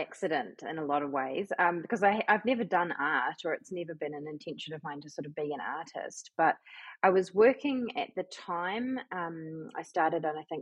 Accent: Nelson, New Zealand; I'm from Nelson. I've lived in Nelson my whole life

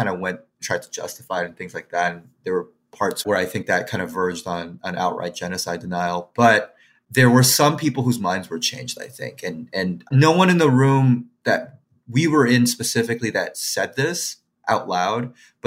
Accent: Quebec, Canada; As you can tell, I grew up in Quebec, although the Anglophone.

